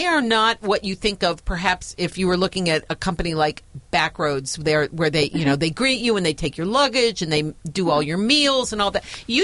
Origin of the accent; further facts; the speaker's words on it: Cincinnati, Ohio, United States; now in Cleveland, United States; Wait a minute. I'm in Cleveland. Mm-hmm. I'm from Cincinnati.